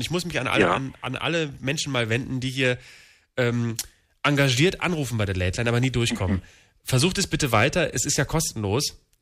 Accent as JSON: {"language": "German", "town": "Vaihingen", "region": "Baden-Württemberg", "country": "Germany", "said": "Und ich bin aus Vaihingen in Baden-Württemberg und hier ist es am allerschönsten."}